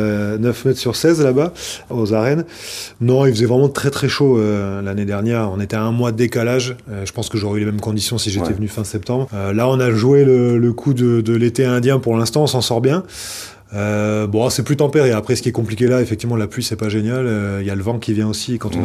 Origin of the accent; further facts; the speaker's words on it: Bordeaux, Nouvelle-Aquitaine, France; J'aimerais bien que ça se développe un petit peu plus, puisque je suis bordelais.